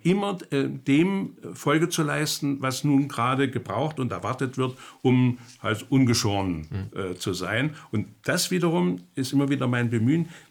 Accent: East Germany, Germany; Dann bin ich in der DDR aufgewachsen

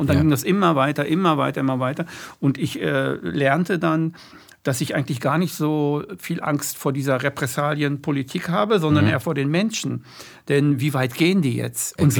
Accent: western Germany, Germany; ich jetzt als Wessi, ich bin hier groß geworden im Westen

